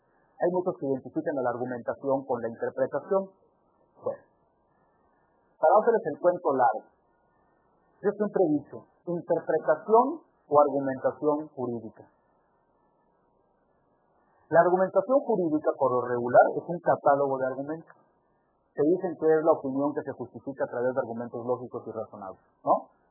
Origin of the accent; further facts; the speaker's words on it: United States; me refiero a nosotros como americanos